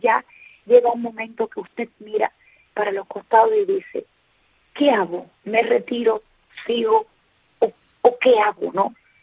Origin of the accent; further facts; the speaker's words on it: Cuba; now in Havana, Cuba; yo soy del oriente de Cuba